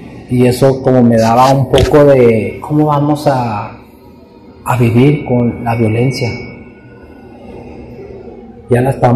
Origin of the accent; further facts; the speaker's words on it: Mexico; Soy el único mexicano de 300, 500 personas en la iglesia.